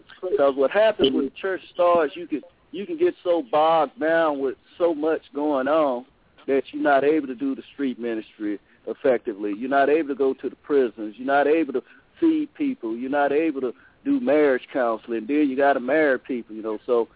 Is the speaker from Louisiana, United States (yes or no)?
yes; West Monroe, Louisiana, United States; also born or lived in Oakland; Well, I was born in Oakland, California. I was raised in West Monroe, Louisiana. I attended West Monroe High School.